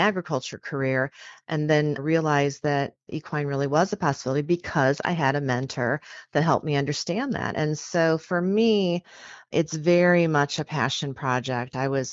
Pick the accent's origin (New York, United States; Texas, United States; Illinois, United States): New York, United States; still have a place in upstate New York. So I'm really kind of split between the two places. So, yeah, I'm still a New Yorker in that sense.